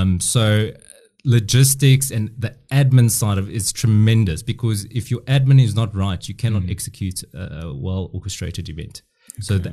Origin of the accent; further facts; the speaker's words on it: Bloemfontein, Free State, South Africa; born there; I was born in Bloemfontein, you know